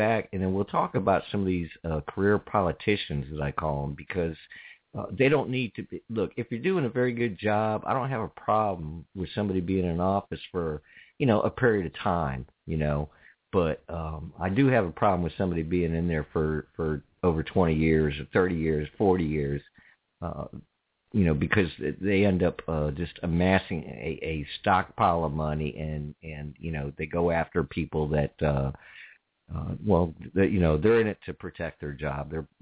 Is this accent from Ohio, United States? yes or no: no; New York, United States; born there; also born or lived in Florida; now in Warren County, United States; I wasn't born here. I was born in New York, come down to Florida and moved up here. And I settled in Warren County because I love it here